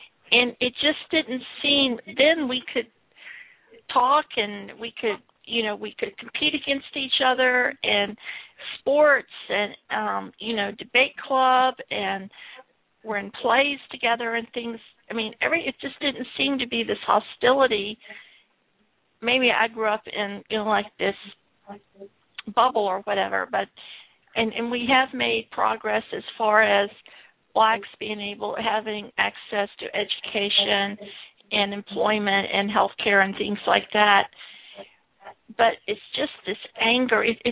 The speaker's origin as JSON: {"language": "English", "region": "Virginia", "country": "United States", "tie": "born or raised there", "said": "Yeah, I didn't grow up in the Deep South. I grew up in Virginia."}